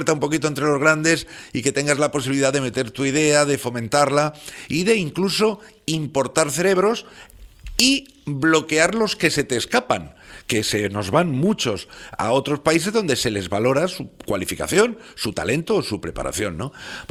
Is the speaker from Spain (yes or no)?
yes; Spain; luego resulta que para equiparar ciertos servicios europeos seguimos siendo españoles.